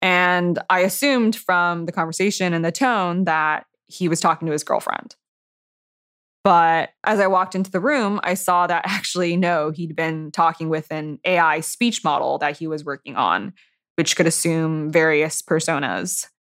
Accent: California, United States; now in Greenwich, United States; I'm a writer based in Greenwich, Connecticut. I've been around technology basically my whole life. I grew up in Silicon Valley.

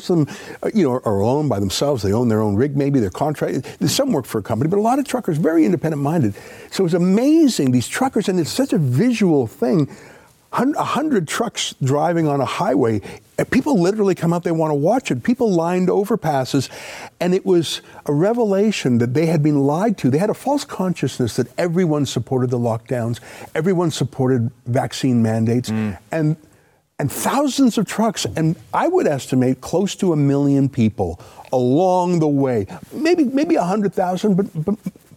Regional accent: Canada; we're Canadian.

